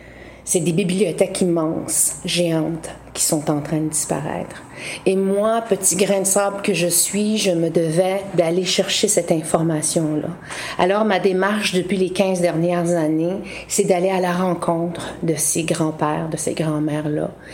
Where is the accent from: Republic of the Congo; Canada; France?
Canada; Maliutenam, Quebec; now in Montreal, Canada; Je viens de Maliutenam. Ça fait 35 ans que j'habite à Montréal.